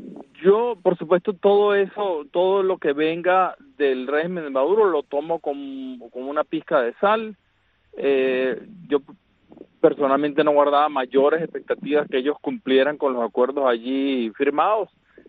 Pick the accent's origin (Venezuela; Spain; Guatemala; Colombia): Venezuela; yo soy venezolano, los venezolanos necesitamos, queremos salir de este régimen atroz